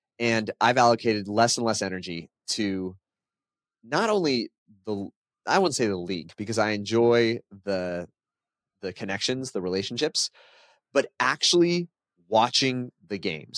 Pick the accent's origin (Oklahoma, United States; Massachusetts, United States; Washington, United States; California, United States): California, United States; San Diego; I'm from San Diego.